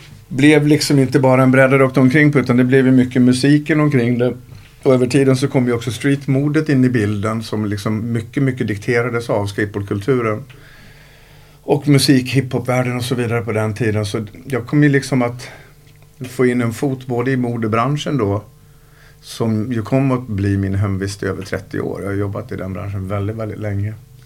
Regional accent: Falun, Dalarna County, Sweden; accent: Dala dialect; Jag är uppväxt i Falun av föräldrar från Mora. Övre medelklass, förort, villa förort i Falun.

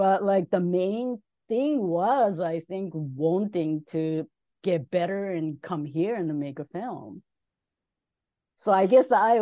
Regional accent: Tokyo, Japan; When I was a kid growing up in Tokyo, I was young, probably like an eighth grader.

